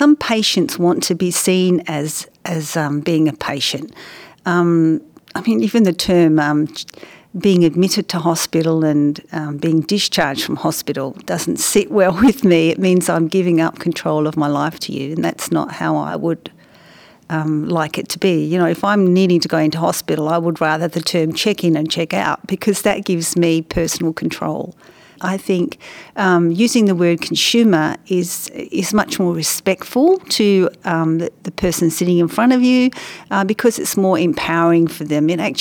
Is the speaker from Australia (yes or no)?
yes; Perth, Western Australia, Australia; from Perth in Western Australia.